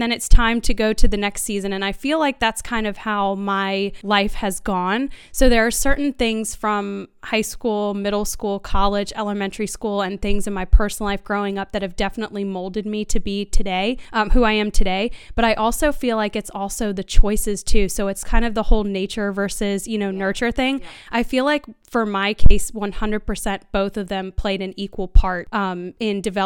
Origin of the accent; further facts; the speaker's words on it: Richmond, Virginia, United States; So I grew up in Richmond, Virginia, capital of Virginia, and lived there my whole life.